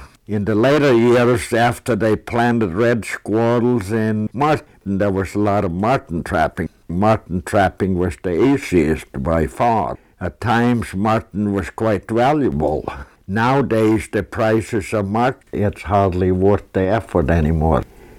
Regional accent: Norway; now in United States; I was born in Norway and grew up on a little farm there. My early years was during the Second World War

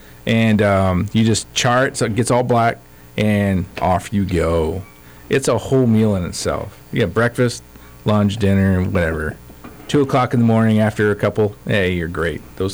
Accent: Maine, United States; so I'm a New Englander. I'm from Maine originally, so Maine's notorious for the old Johnson Redskin hot dogs.

